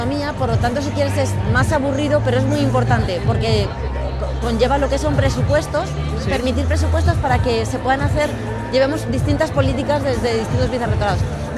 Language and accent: Spanish; Elche, Valencian Community, Spain; Yo no soy alicantina, yo soy licitana. También vengo de un lugar donde la pólvora es muy importante